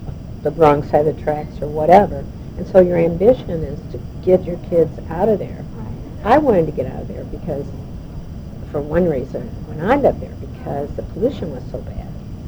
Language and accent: English; St. Louis County, Missouri, United States; also born or lived in California; because I had lived in California and I had lived growing up in St. Louis County and I had family that lived in other parts of the country.